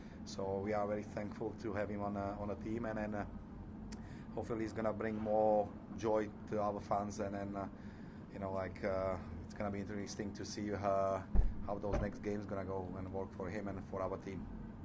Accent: Slovakia; I'm from Slovakia

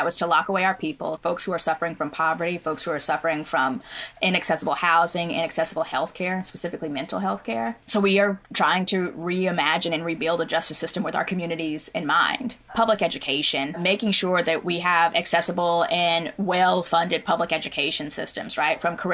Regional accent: Oklahoma, United States; So many of the stories, a lot of them mirror my own growing up in Oklahoma

